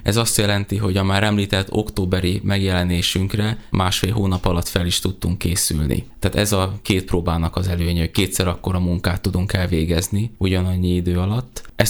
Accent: Transdanubia, Hungary; Őszinte leszek, én nem innen a Tiszántúlról származom, hanem a Dunántúlról

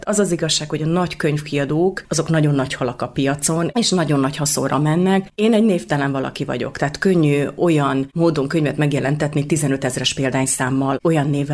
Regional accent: Esztergom, Komárom-Esztergom, Hungary; mert hogy én esztergomi vagyok

